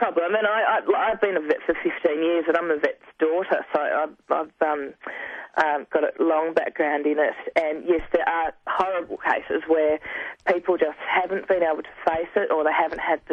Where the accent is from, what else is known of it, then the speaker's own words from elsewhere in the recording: Melbourne, Victoria, Australia; I'm a veterinarian from Melbourne.